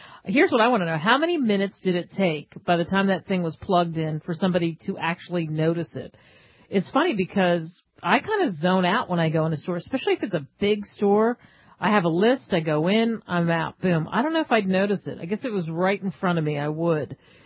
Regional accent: Philadelphia, Pennsylvania, United States; Let's go to my hometown, Philadelphia.

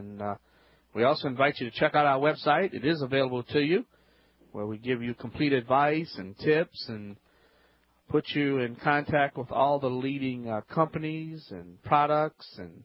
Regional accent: Louisiana, United States

